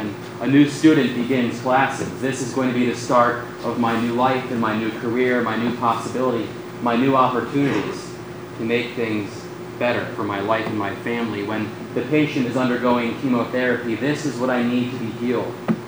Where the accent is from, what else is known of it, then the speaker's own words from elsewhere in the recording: Connecticut, United States; And I've come from Connecticut, where I'm from.